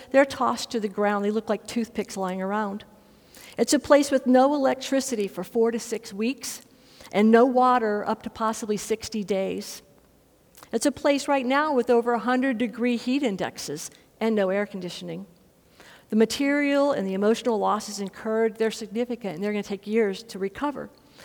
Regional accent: Lake Charles, Louisiana, United States; See, Lake Charles, Louisiana is my hometown.

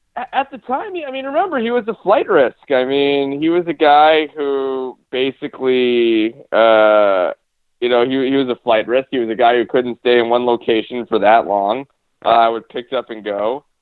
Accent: New York City, New York, United States; I'm from New York City originally, and I went to games growing up at Madison Square Garden with my dad.

